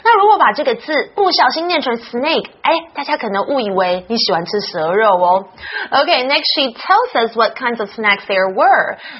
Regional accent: Australia; I love Tim Tams when I grew up in Australia.

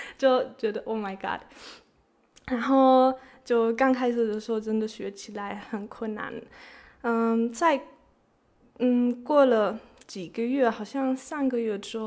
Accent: Germany; Chinese is a second language; 我来自德国，今年28岁。

